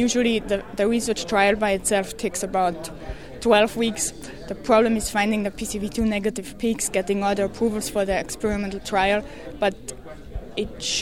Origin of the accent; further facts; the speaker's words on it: Austria; I'm originally from Austria.